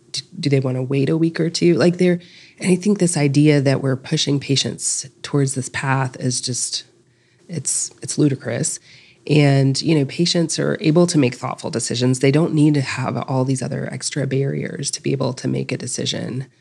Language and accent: English; North Carolina, United States; now in Durham, United States; So, I grew up in Western North Carolina, did my residency here in Durham, and I wanted to stay here.